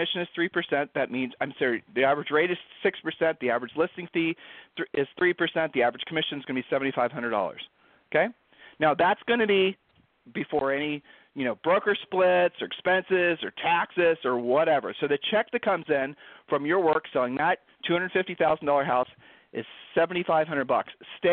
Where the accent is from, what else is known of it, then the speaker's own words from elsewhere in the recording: Ohio, United States; you know, like where Julie and I are from, we're from Ohio